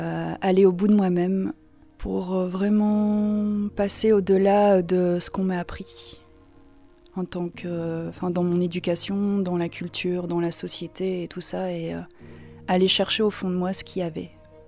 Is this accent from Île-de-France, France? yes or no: no; Lille, Hauts-de-France, France; born there; J'ai 35 ans. Je suis née à Lille, à Oisem, donc un quartier populaire de Lille.